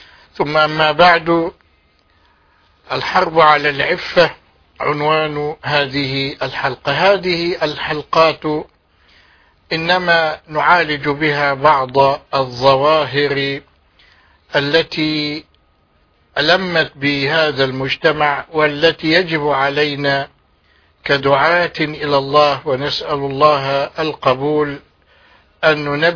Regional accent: Egypt; في بلدنا مصر

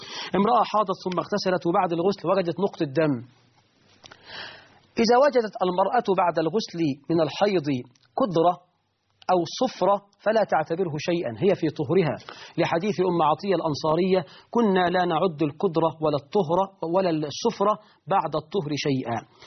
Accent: Egypt; احنا كمصريين بنتكلم كل سنة في المحمول بكام؟

